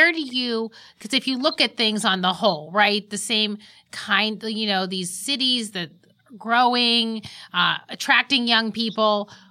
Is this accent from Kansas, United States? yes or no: no; Youngstown, Ohio, United States; I'm from Youngstown.